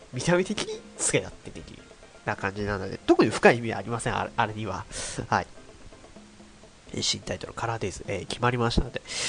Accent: Hokkaido, Japan; 出身はね、北海道です。はい、北海道です。まあてか生まれも育ちも北海道っていうところで、ね、まだ北海道以外のところに住んだことはないですけどね、住んだことはないです、行ったことはありますよ。はい、住んだことはないんですね。だから北海道でまあ、ずっと暮らしてるわけなんですが、ちなみに今住んでるの札幌ですけどね。

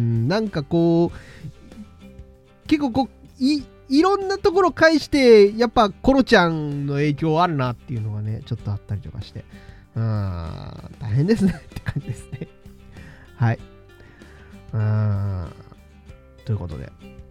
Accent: Hokkaido, Japan; now in Tokyo, Japan; 元道民元道民としてはね、なんかこれは冬じゃねえなって感じはなんか今でもやっぱりしますけれども、

